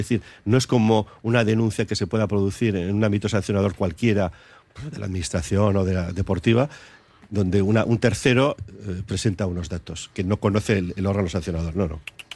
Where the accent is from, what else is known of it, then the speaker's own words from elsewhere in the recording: Basque Country, Spain; Enmierdar las relaciones entre navarros y vizcaínos, somos todos vascos